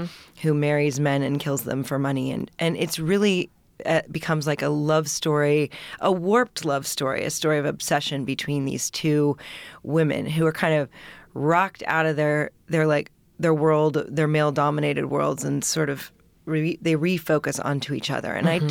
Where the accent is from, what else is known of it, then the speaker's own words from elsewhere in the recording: Seattle, Washington, United States; I was an impressionable teen, and I grew up in Seattle.